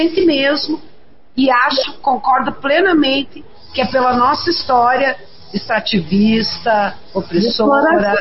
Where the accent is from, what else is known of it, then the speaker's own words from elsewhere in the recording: Brazil; Eu tenho a impressão que nós, brasileiros, a gente sempre se sente aquele que vai almoçar depois do patrão